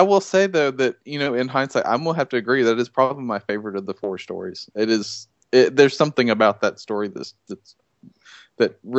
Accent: North Carolina, United States; now in Bristol, United States; we both live, you know, around Bristol, Tennessee, but I'm actually from North Carolina, so I've moved up here

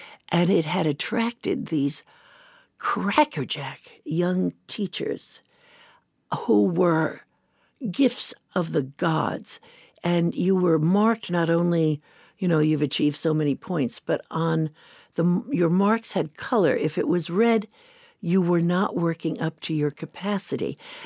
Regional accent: Paramus, New Jersey, United States; I grew up about 15 miles outside of New York City, in what was then a new suburb, Paramus, New Jersey.

